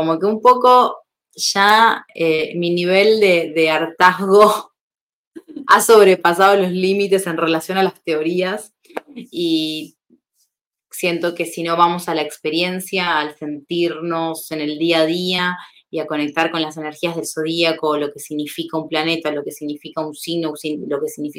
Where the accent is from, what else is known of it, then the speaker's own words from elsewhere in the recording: Buenos Aires, Argentina; Yo soy de Buenos Aires y los últimos 5 años no viví en Buenos Aires. Pero ahora sí estoy por ahí temporalmente hasta ver dónde será mi próximo destino.